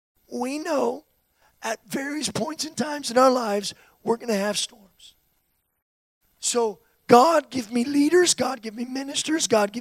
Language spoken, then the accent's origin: English; Florida, United States; Many of you know I'm from Florida. In Florida, we have these things called hurricanes.